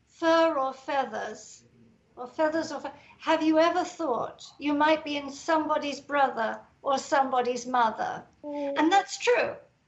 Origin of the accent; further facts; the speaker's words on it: England, United Kingdom; You know, I'm English, we're supposed to be reserved.